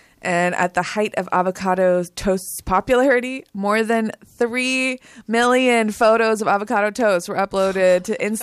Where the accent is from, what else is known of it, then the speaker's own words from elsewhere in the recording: Los Angeles, California, United States; I was born and raised in Los Angeles. I was not exempt.